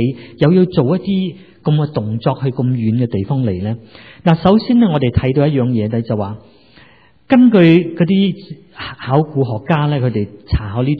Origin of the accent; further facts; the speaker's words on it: Guangdong, China; 我哋广东人话三个博士咧